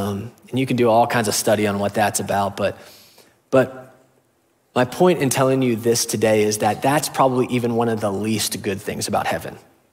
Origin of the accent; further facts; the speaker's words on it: Beavercreek, Ohio, United States; from Beaver Creek. I live in Ohio and in the United States, in North America, on planet Earth.